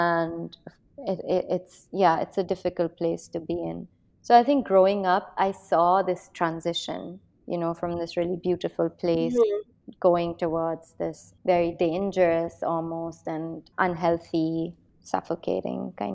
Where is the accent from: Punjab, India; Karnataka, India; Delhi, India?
Delhi, India; New Delhi; I have very, very fond memories of my childhood. I think that Delhi as a city that it is today is very different to how it was in the 90s, especially the early 90s.